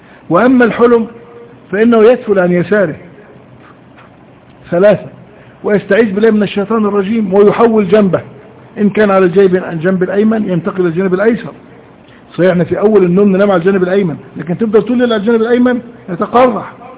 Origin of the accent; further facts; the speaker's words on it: Egypt; احد المشايخ عندنا في مصر رأى رؤية طويلة جدا